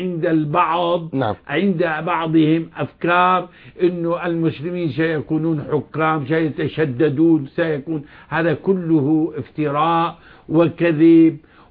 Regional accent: Syria; moved away; هربت من سوريا

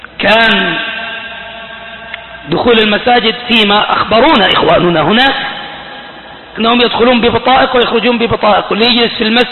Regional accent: Saudi Arabia; قلت لهم أنا سعودي.

